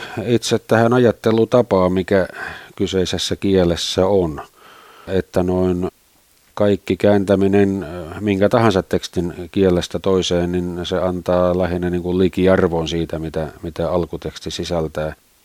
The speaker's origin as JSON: {"language": "Finnish", "town": "Tampere", "region": "Pirkanmaa", "country": "Finland", "tie": "born or raised there", "said": "mun kotikaupungissani Tampereella"}